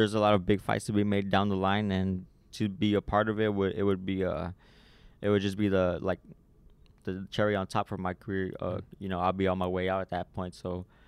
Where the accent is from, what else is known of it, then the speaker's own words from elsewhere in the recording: San Antonio, Texas, United States; It's been 3 years since I fought here in my hometown.